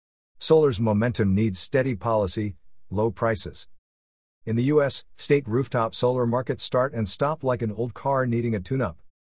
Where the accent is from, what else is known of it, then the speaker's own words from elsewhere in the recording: Victoria, Australia; still powers half of my home state of Victoria's grid